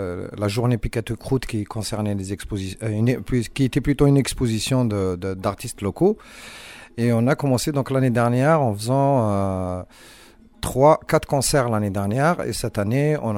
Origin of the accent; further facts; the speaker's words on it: Nancy, Grand Est, France; moi je viens de Nancy, de Lorraine